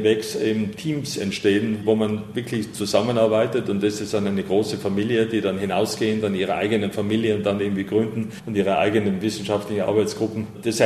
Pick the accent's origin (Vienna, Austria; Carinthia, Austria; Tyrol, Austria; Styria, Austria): Tyrol, Austria; Innsbruck; now in United States; Innsbruck ist jetzt meine Heimatstadt, man fühlt sich natürlich da sehr angezogen oder will man jetzt so doch in den USA bleiben